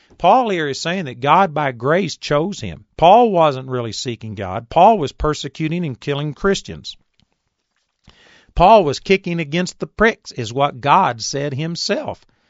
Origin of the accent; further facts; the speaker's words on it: Texas, United States; I'm a hick from Texas. I've had people make fun of me, talk about my hick voice, talk about how I sound like Gomer Pyle.